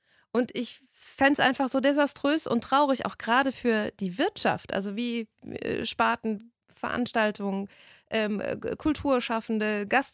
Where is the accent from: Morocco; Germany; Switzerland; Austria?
Germany; Bavaria; ich bin keine Original-Rheinländerin. Ich bin aus Bayern zugezogen.